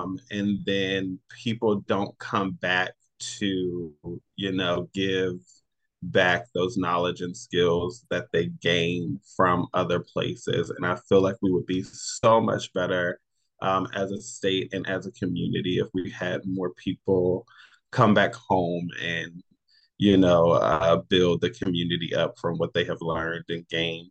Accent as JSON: {"language": "English", "region": "West Virginia", "country": "United States", "tie": "born or raised there", "also_born_or_lived": "Maryland", "said": "I'm originally from West Virginia. I'm originally from the Eastern Panhandle. I was born and raised here. But for a period of time, I lived in Maryland, right outside of DC."}